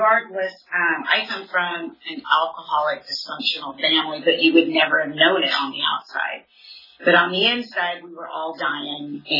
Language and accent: English; Fresno, California, United States; But I was born and raised in Fresno, and I have two older brothers that were partying